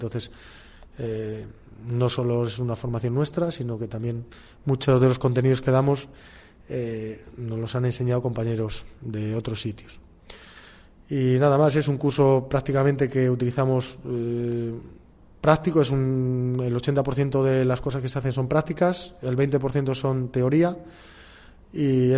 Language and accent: Spanish; Ávila, Castile and León, Spain; pues sobre todo la temperatura, que somos de Ávila